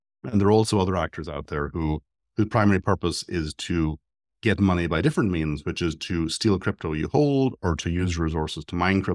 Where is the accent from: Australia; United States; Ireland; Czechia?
Ireland; I'm Irish. We had a situation a couple of years ago in Ireland